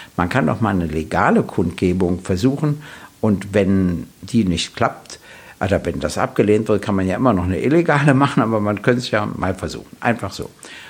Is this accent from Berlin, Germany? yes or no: yes; Berlin, Germany; born there; Also ich wurde 1948 in Berlin geboren, hatte immer meinen Hauptwohnsitz in Berlin